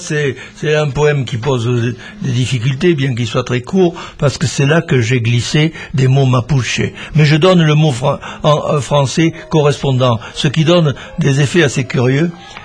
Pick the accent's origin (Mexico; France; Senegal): France; Padirac, Occitanie; born there; C'est le Lot d'abord, le Quercy, puisque c'est le lieu de ma naissance, puisque je suis né à Padirac